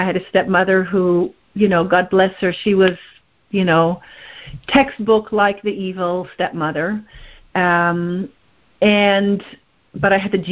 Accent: Israel; I was 18 years old. I just finished high school, and I was born and raised in Israel

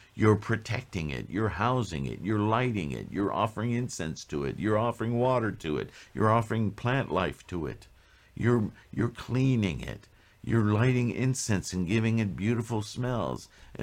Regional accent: French Canada, Canada; born there; You know, I was born Roman Catholic in French Canada.

